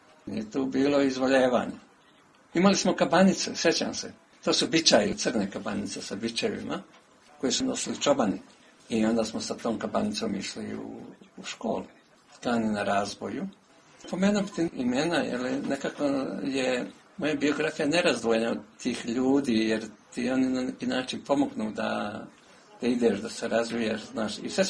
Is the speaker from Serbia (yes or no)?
no; Berkovići, Republika Srpska, Bosnia & Herzegovina; I svi smo mi u gimnaziji bili deca sa sela. Znači ja sam došao iz Berkovića